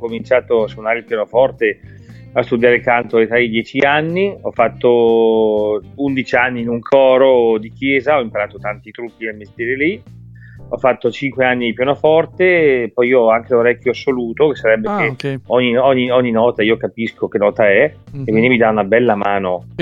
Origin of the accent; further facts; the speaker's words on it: Bergamo, Lombardy, Italy; io essendo bergamasco, il mio sogno era cantare nel teatro mio cittadino